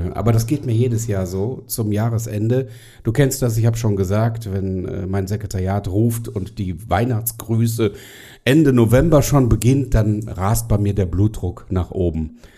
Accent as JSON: {"language": "German", "town": "Düsseldorf", "region": "North Rhine-Westphalia", "country": "Germany", "said": "ich als Düsseldorfer"}